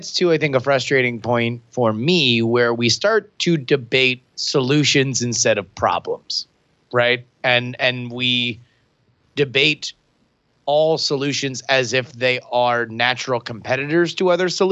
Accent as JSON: {"language": "English", "region": "Florida", "country": "United States", "tie": "born or raised there", "lives_now": "Bay Area, United States", "said": "I grew up in Florida where you drive everywhere. That's what you do."}